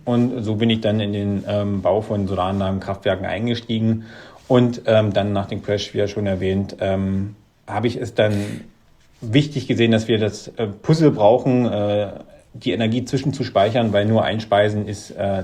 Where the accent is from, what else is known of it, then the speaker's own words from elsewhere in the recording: Wittenberg, Saxony-Anhalt, Germany; Ich komme hier aus der Lutherstadt Wittenberg. Das liegt so zwischen Leipzig und Berlin.